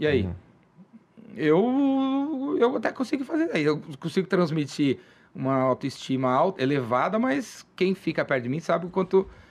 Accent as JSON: {"language": "Portuguese", "region": "São Paulo", "country": "Brazil", "tie": "born or raised there", "said": "Eu sou um cara de São Paulo, paulistano, corintiano e tal. Cresci aqui perto, na Aclimação, bairro de classe média."}